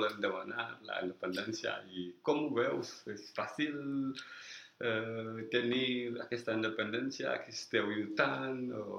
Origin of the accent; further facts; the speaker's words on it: Senegal; Clar, és que jo soc del Senegal i ho estic veient molt, no?